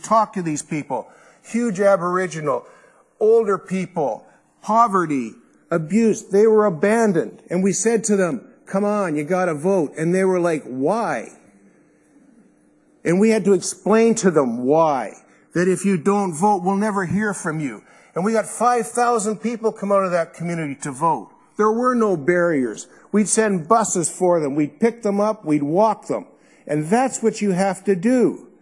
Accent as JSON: {"language": "English", "town": "Scarborough", "region": "Ontario", "country": "Canada", "said": "I see it, I'm from Scarborough."}